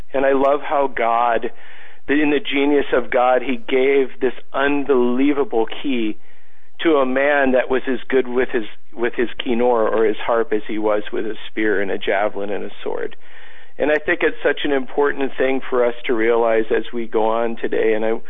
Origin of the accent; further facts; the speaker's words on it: Ireland; Me being Irish, you know, I don't have to tell many of you that the piper was one of the most feared parts of any any Celtic army, man.